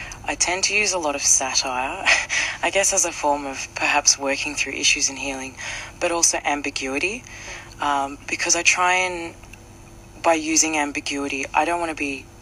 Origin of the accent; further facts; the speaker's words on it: Australia; growing up in Australia, South African parents in a small regional town